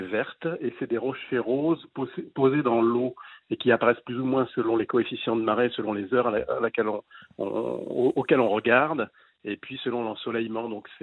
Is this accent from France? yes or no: yes; Paris, Île-de-France, France; Je sais que moi, je suis un Parisien en fait, hein, je viens en vacances en Bretagne